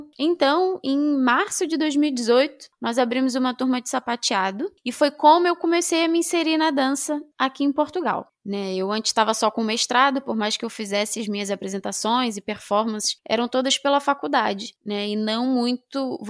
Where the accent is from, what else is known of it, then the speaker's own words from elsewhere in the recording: São Gonçalo, Rio de Janeiro, Brazil; Bom, eu sou do estado do Rio de Janeiro, morava em São Gonçalo